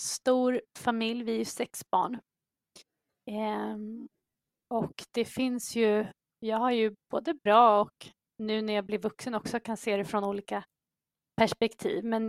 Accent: Järna, Stockholm County, Sweden; jag kommer ju från Järna

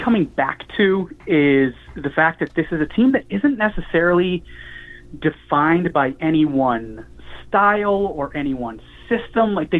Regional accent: Massachusetts, United States; I grew up in Massachusetts as a soccer fan. I was 11 years old when the league started

